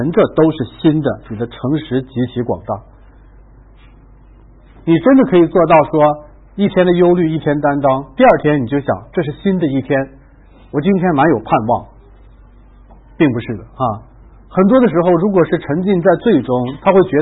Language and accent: Chinese; China; 我发现我们中国人的伟大的文学作品跟西方相比，有一个方面是毫不逊色的